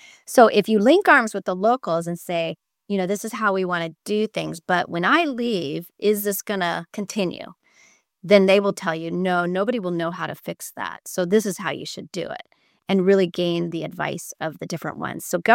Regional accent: Texas, United States; In my hometown in Texas, I went to the local social welfare office and I told them what I do in Africa.

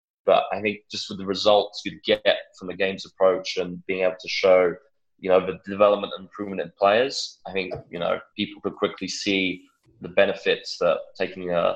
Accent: England, United Kingdom; growing up in England, obviously, as you can tell with the accent

